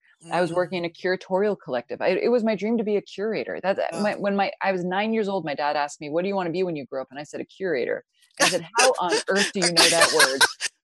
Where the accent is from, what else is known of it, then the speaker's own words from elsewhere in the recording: New York, United States; Growing up outside of New York City, I was shown around me how women were only as valuable as what they looked like.